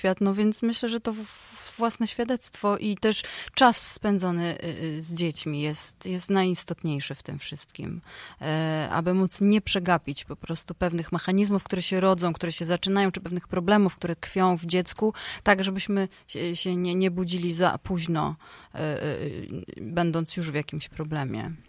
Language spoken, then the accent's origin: Polish; Warsaw, Masovian Voivodeship, Poland; wychowałam się na warszawskiej Pradze